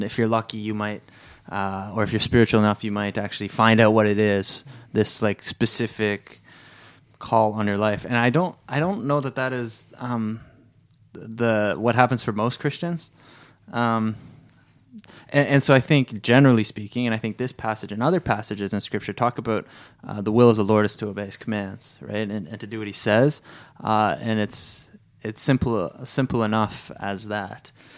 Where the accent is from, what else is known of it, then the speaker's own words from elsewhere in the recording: Ontario, Canada; No, I'm from Ontario. I went to school in Saskatchewan.